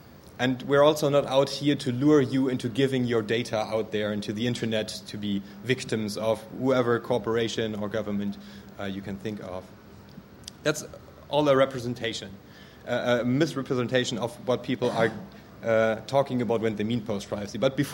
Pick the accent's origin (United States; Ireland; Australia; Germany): Germany; English is a second language; The fact that I come from Germany obviously is going to influence some of the examples I'm going to give you